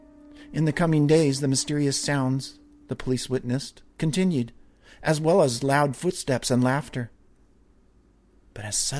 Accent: New Hampshire, United States; now in Washington State, United States; I currently live in Washington State, due to the military, but I grew up in New Hampshire.

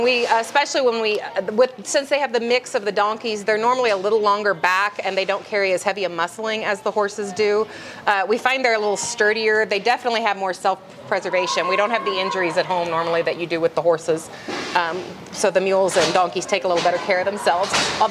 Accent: Iowa, United States; now in Oklahoma, United States; We came from Iowa originally, which is also ag but less animals.

